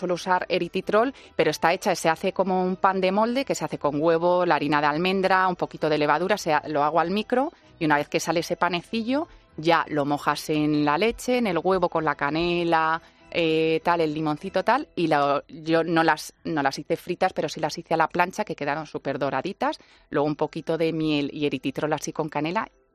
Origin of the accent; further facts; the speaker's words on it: Castilla-La Mancha, Spain; Es que soy manchega.